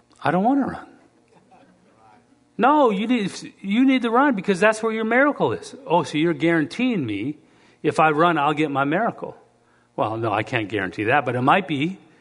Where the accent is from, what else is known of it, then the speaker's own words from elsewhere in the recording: Canada; maybe I'm Canadian, but not all Canadians are like me.